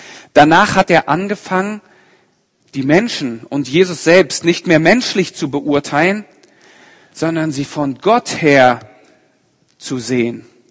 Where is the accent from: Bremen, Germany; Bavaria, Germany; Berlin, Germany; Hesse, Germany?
Berlin, Germany; ich komme gebürtig aus Berlin, man hört es mir nicht mehr ganz an, aber ich bin ein Berliner und von daher fahren meine Familie und ich mindestens einmal im Jahr nach Berlin.